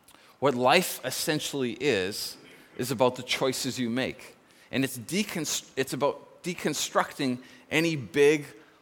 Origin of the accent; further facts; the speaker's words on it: Nanaimo, British Columbia, Canada; it was in port in my hometown of Nanaimo, and a bunch of people from Nanaimo were volunteering on the ship.